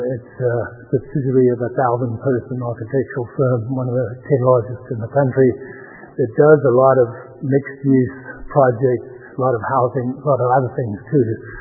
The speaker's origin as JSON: {"language": "English", "country": "South Africa", "moved": "yes", "lives_now": "Newton, United States", "said": "My wife and I have lived in Newton for 33 years since we came from South Africa"}